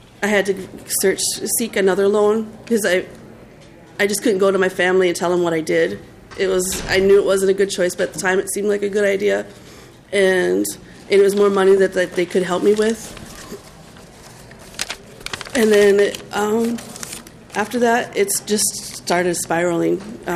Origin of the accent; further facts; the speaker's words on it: Duluth, Minnesota, United States; I'm from Duluth, Minnesota.